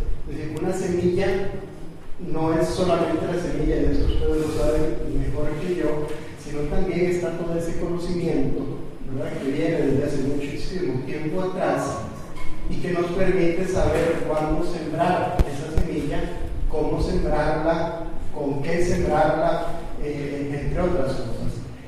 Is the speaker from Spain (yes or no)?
no; Costa Rica; como en mi país, en Costa Rica, se está haciendo actualmente